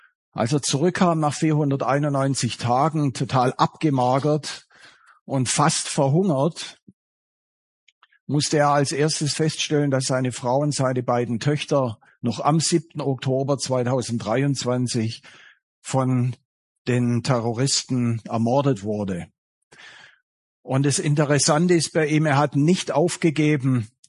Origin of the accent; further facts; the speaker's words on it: Baden-Württemberg, Germany; accent: Swabian; Versteht ihr das mit meinem schwäbischen Dialekt?